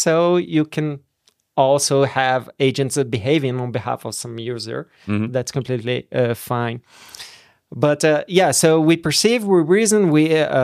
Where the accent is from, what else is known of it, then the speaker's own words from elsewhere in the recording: Brazil; moved away as an adult; also born or lived in Germany; I'm originally from Brazil, and then I started there my PhD work. And after 2 years, I moved to Germany